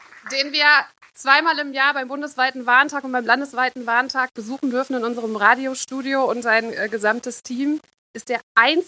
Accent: Voerde, North Rhine-Westphalia, Germany; ich bin ja auf dem Land groß geworden, in Förde am Niederrhein

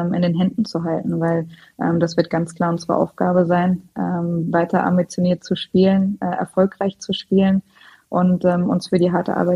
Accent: Hesse, Germany; moved away; dass ich nach dem Fußball gerne wieder in die Nähe meiner Heimat möchte. Ich bin bei Frankfurt am Main da in der Nähe.

